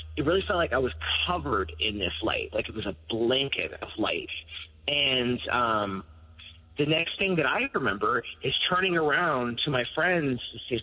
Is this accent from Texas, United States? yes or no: no; Wall, Pennsylvania, United States; So I grew up in outside of Pittsburgh in a very small town called Wall. And you can find it if you search for Wall, PA. It's right next to another town called Wilmerding